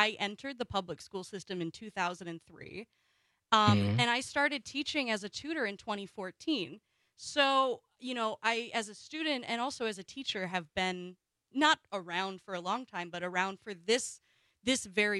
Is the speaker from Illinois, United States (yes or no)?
no; Wausau, Wisconsin, United States; and I'm from Wausau